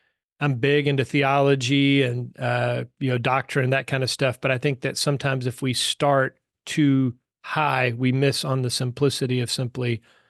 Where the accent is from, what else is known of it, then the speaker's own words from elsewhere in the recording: Texas, United States; So as a Texan, I'd been saying Brazos.